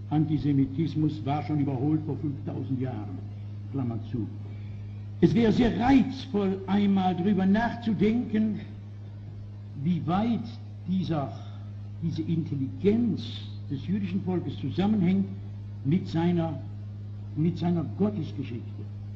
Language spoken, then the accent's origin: German; Frankfurt, Hesse, Germany; dass ich wieder anfange mit meiner Heimatstadt Frankfurt